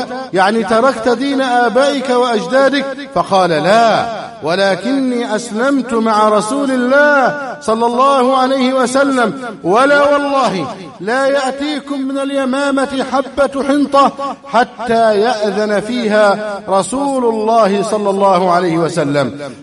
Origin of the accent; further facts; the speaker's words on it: Egypt; اللهم احفظ بلدنا مصر من كل شر وسوء